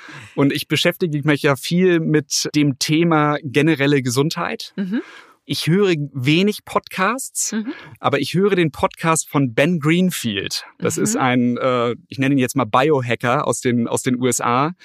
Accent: Hamburg, Germany; Ja klar, als Hamburger wurde man natürlich über genau diese Artists wurde man sozialisiert.

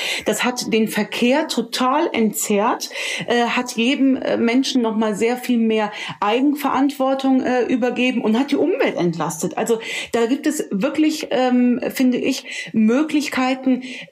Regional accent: North Rhine-Westphalia, Germany; Als Rheinländerin spreche ich hier mit einem Hamburger.

